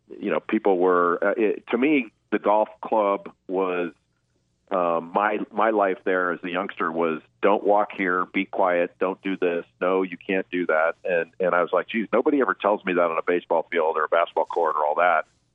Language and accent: English; Los Angeles, California, United States; I grew up in Los Angeles, and my brother was a great golfer.